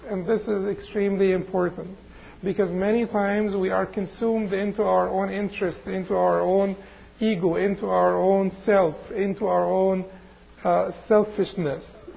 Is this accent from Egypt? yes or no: yes; Egypt; I always remember Palestine because it's, you know, I'm from Egypt, so it's, you know, it's our biggest problem.